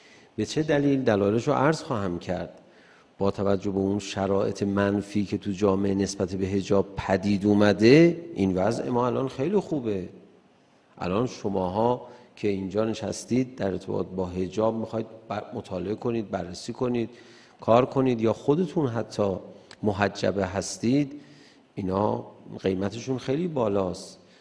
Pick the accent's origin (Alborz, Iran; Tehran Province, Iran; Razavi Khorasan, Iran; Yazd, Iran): Tehran Province, Iran; Tehran; خب من بچه تهران هستم، سالهای مختلف رو وقتی با هم دیگه مقایسه میکنم